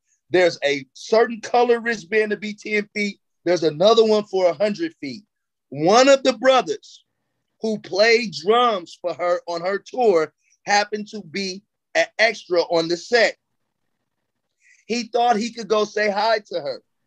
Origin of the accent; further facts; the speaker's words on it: Watts, California, United States; I said, bruh, I'm from Watts, California.